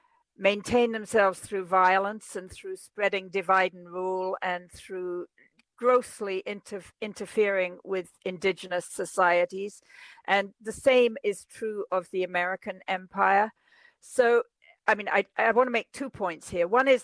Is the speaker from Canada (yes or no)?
no; England, United Kingdom; based on my childhood and youth growing up in England.